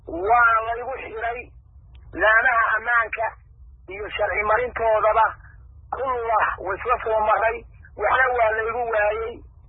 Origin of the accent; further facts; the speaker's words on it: Bosaso, Bari, Somalia; born there; Waxaan ku suganahay oo aan u dhashay gobolka Bari ee Boosaaso, aan ku dhashay tuulooyinay xakunto oo jecel la yidhaahdo, oo aan degaan u leenahay oo aan degelahay, hooyaday joogto, reerkayguna joogo oo kala la yidhaahdo.